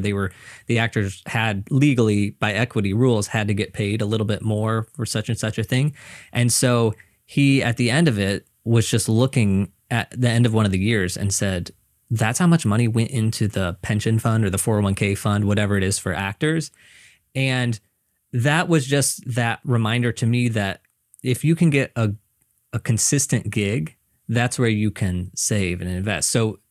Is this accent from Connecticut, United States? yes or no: no; Missouri, United States; now in New York, United States; But when I first moved to New York, so I'm originally from Missouri.